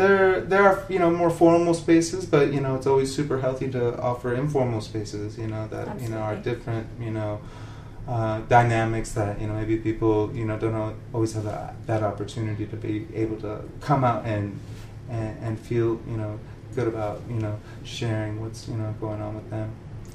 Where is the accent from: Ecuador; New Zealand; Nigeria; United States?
Ecuador; moved away; And I'm originally from Ecuador, and, you know, my life's goal is to get back to my country